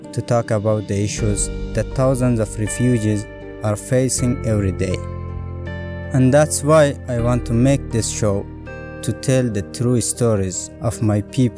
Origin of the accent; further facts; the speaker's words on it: Afghanistan; now in Lesbos, Greece; I am from Afghanistan, a beautiful country.